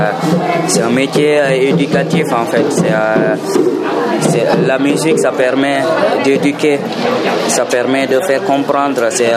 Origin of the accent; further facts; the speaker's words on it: Dakar, Senegal; born there; Moi je suis sénégalais, je suis un peu du Sénégal. Je suis né à Dakar et mes grands-parents ils viennent de la région du fleuve.